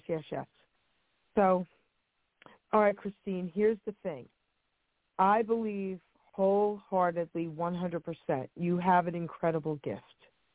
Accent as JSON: {"language": "English", "town": "Long Island City", "region": "New York", "country": "United States", "tie": "born or raised there", "said": "Growing up in Long Island City, they all cursed they were all sisters."}